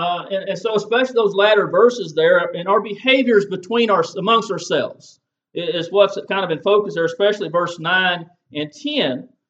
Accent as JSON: {"language": "English", "region": "Arkansas", "country": "United States", "said": "We're from Arkansas, so we're down south, kind of in the Alabama vicinity as far as the weather and climate goes."}